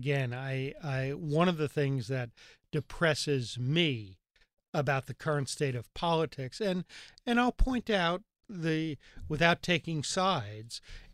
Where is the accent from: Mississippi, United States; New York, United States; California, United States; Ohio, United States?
New York, United States; And I know I'm a New Yorker, but we kind of sneak over the border to Connecticut